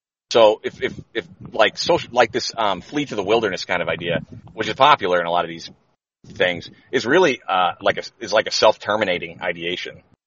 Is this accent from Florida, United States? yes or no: yes; Florida, United States; from Florida.